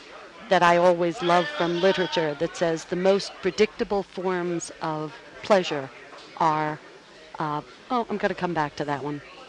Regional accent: East Coast, United States; thinking boldly that I'm from the East Coast and I can get it right.

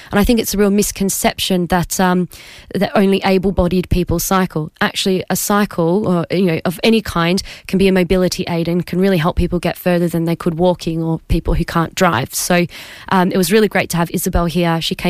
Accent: Australia; now in Cambridge, United Kingdom; I'm originally from Australia and I had to learn because it is actually different

